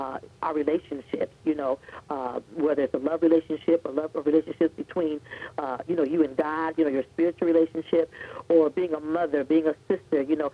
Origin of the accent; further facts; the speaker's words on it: Toledo, Ohio, United States; you know, growing up in Toledo, get a chance to meet some of my family, being the fifth kid of six